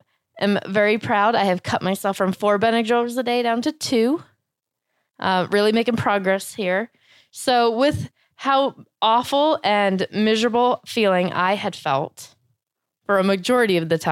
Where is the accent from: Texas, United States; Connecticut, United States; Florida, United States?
Florida, United States; I grew up in Florida and doing a lot of yard work.